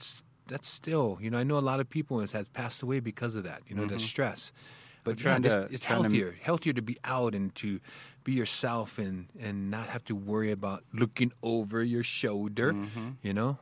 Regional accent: United States; I don't know, being proud of being American.

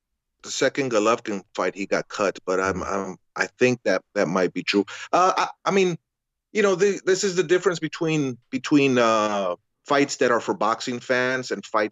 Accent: El Paso, Texas, United States; Us growing up in El Paso and Juarez area

